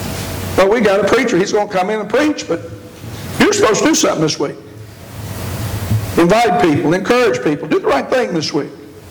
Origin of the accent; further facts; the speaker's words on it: United States; especially when I was a child growing up in Anderson County, people would help each other. That's where it is where I live now.